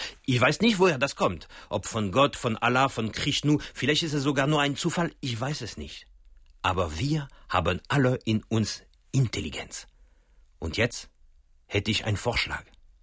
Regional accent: France; Wissen Sie, als Jugendliche in Frankreich, es gab 2 Zeitschriften, die am wichtigsten waren.

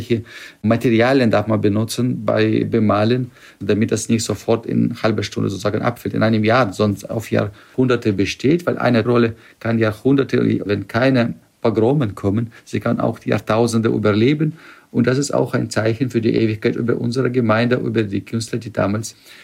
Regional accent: Ukraine; German is a second language; da ich stamme selber aus der Ukraine, bin dort groß geworden.

